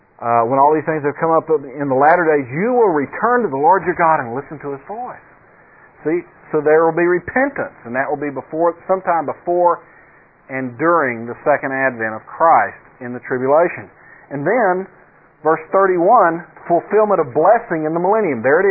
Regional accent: Texas, United States; I'm from Texas. Doesn't mean I know much about horses

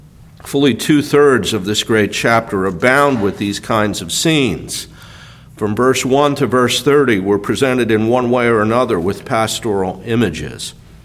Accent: New Jersey, United States; Back in March of 2006, back in New Jersey, my home state, I went on a four-mile walk with a friend

